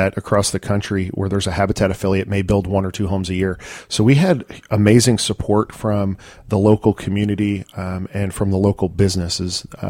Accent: Tampa, Florida, United States; also born or lived in New Jersey; I was born up north, New Jersey. But as a young child, my family moved down to the Tampa Bay area and settled up in North Tampa.

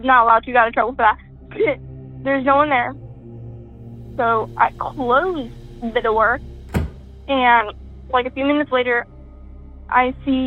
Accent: Phoenix, Arizona, United States; I'm from Phoenix, Arizona.

